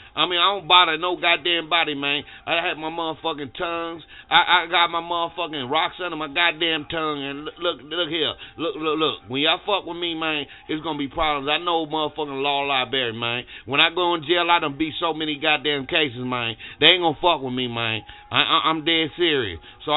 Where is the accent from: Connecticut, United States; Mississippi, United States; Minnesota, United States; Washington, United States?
Mississippi, United States; I'm from Boomfuck, Mississippi.